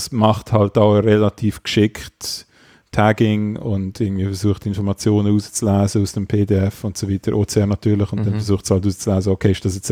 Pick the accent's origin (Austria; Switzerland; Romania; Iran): Switzerland; Das ist ein bisschen schwierig als Schweizer, weil eigentlich sind die nur nach Deutschland.